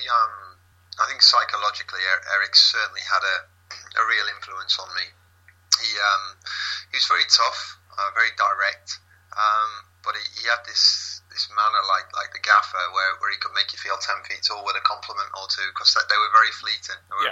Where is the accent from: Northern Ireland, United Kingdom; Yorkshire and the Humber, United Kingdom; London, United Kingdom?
Yorkshire and the Humber, United Kingdom; Scunthorpe; given the fact I'm from Scunthorpe